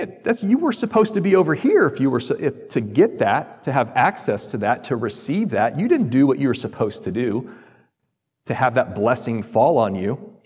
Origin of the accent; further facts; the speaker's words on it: the South, United States; I'm from the South.